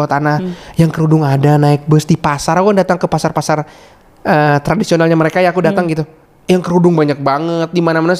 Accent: Bandung, West Java, Indonesia; first language Sundanese; aku sih orang Bandung pertamanya. Aku berbahasa Sunda.

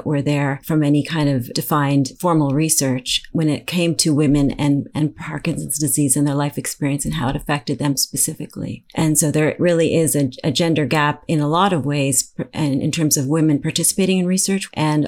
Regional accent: Toronto, Ontario, Canada; I'm a little bit older. I'm 51 years old. I'm from Toronto, Canada.

